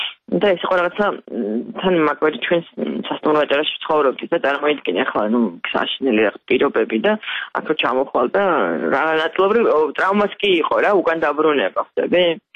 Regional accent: Tbilisi, Georgia; მივხვდი იმისა რომ ჩემ ქალაქაცული, მაგრამ თბილისში გავიზარდე.

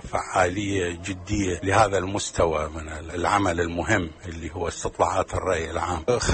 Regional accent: Iraq; لا أعلم أنه عندنا في العراق وصلنا إلى مرحلة

